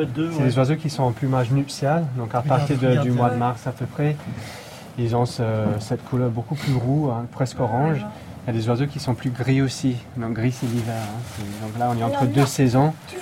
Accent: England, United Kingdom; French is a second language; moved away as an adult; now in France; Je viens de l'Angleterre, en fait. Ça fait à peu près 5 ans que je suis en France.

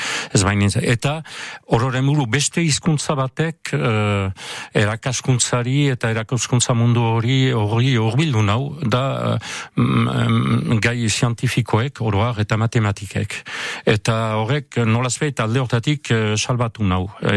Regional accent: Hasparren, Nouvelle-Aquitaine, France; Azpandarra naiz. Peñan sortua eta haurtzarutik minotz auzoan, auzoaldean bizi. Eta beti han bizi orain, naiz ibili naizen hor Azparne inguruan, lekuinen edo isturitzen bizi izan naizen.

